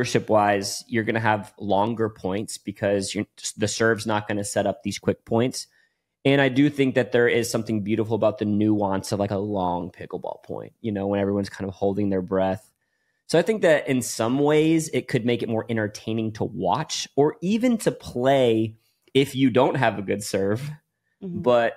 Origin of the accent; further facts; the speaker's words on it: Texas, United States; I'm like, from Texas. I am from Texas.